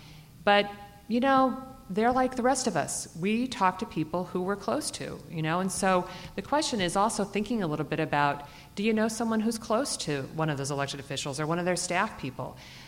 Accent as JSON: {"language": "English", "town": "Omaha", "region": "Nebraska", "country": "United States", "tie": "born or raised there", "said": "I grew up in Omaha, Nebraska as a Lutheran, and we went to Sunday school every Sunday."}